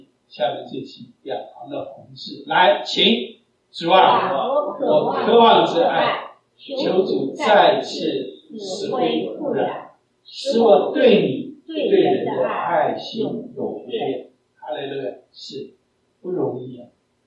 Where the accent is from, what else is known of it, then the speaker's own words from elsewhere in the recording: China; 我们中国人说破镜难圆，覆水难收，不是吗？